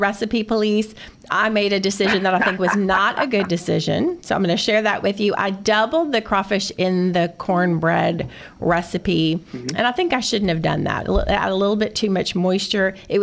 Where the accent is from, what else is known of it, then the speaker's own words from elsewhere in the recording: Louisiana, United States; also born or lived in Washington; growing up in South Louisiana, we didn't have salmon.